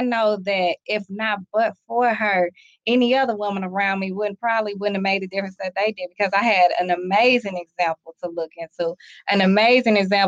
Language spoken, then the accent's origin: English; St. Louis, Missouri, United States; I was born and raised in the Ville, and I lived in the city all my life.